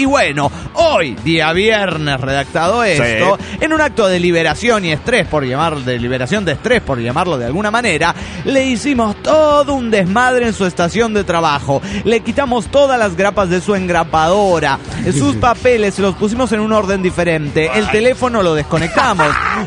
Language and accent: Spanish; El Bolsón, Río Negro, Argentina; del Bolsón, Argentina.